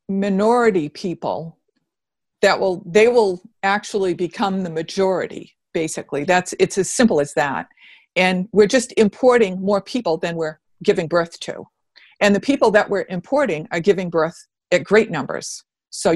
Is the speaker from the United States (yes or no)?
yes; United States; Being an American myself, I never quite looked at that in that way.